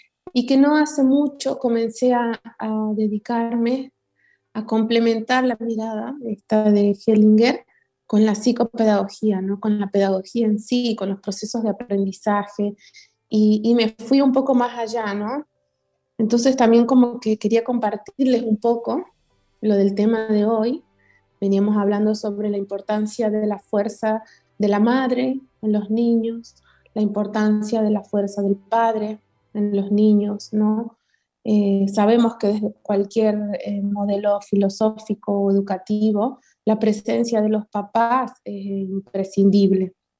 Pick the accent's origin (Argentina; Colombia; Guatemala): Argentina; Tucumán; soy de Argentina, Tucumán.